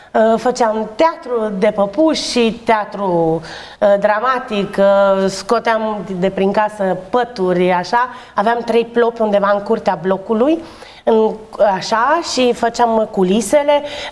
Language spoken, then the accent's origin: Romanian; Chișinău, Moldova; born there; M-am născut la Chișinău, în cartierul Botanica, cel mai verde și cel mai frumos cartier, bineînțeles, din Chișinău.